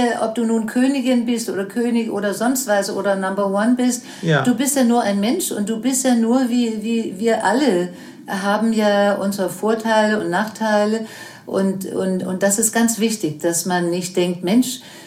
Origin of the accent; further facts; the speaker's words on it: Denmark; also born or lived in United States; Naja, das Schlimmste war da, wo ich in Amerika war, nicht? Und wo ich dann zurückkam in meine Heimat Dänemark.